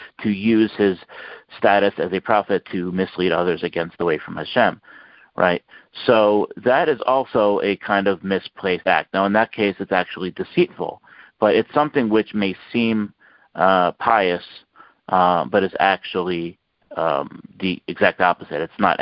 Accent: Baltimore, Maryland, United States; in my hometown of Baltimore

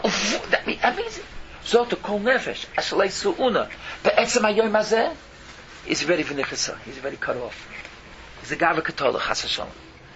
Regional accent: Queens, New York, United States; also born or lived in Williamsburg; I was born glad in Williamsburg, but I was a Queens boy.

